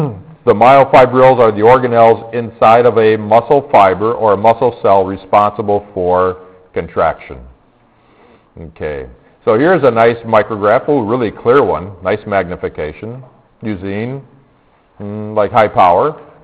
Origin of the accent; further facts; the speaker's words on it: Chicago, Illinois, United States; well, I grew up in Chicago that had a lot of snowstorms.